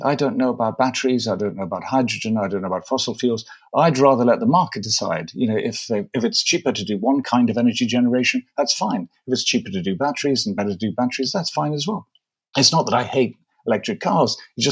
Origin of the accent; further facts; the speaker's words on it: North East England, United Kingdom; accent: Geordie; I put on a funny accent now, but actually I come from the Northeast. I was Geordie. And when I've had a bit of drink, I started to talk with Geordie again.